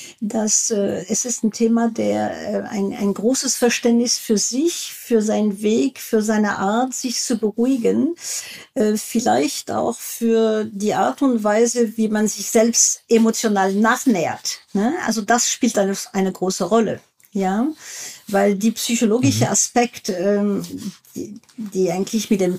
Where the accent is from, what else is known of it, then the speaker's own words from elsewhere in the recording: France; ich bin Französin